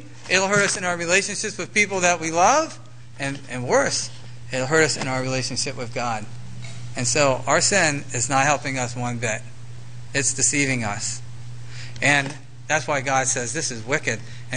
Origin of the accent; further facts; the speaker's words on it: Wales, United Kingdom; I'm Welsh. I mean, what do you say? There's nothing about Welsh, you know? I'm selfish because I'm Welsh.